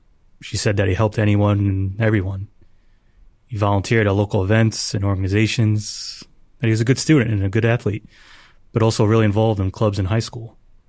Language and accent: English; Bradley Gardens, New Jersey, United States; I grew up in Bradley Gardens. It's part of the greater Bridgewater, Raritan area.